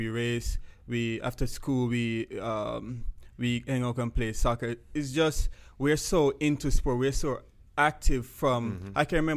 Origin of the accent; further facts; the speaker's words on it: Portmore, Saint Catherine, Jamaica; Growing up in Portmore, it's pretty good. It's just fun. It's just... I go to the country in the summertime to spend time with my grandparents, and we got a lot of hills and river